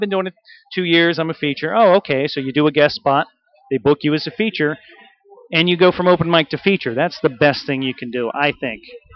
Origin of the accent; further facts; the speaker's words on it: West Virginia, United States; I grew up in West Virginia, about an hour and a half from here.